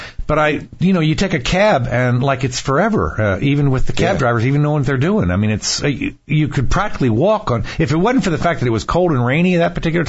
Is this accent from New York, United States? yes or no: no; Bethesda, Maryland, United States; I grew up in Maryland. I grew up in Bethesda, right outside the district